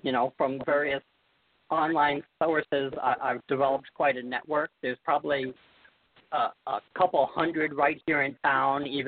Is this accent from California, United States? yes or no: no; Indiana, United States; now in Morgantown, United States; I'm originally from Indiana.